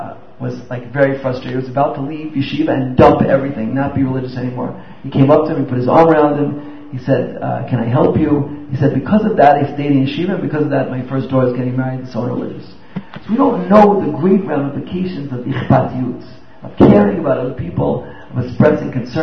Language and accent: English; New York, United States; Because I'm from New York, I also have chutzpah.